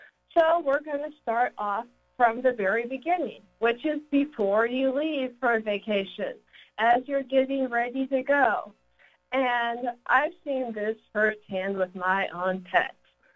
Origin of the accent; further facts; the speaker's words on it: Plano, Texas, United States; because I grew up in Plano, Texas, and worked as a dog trainer and pet sitter for 10 years.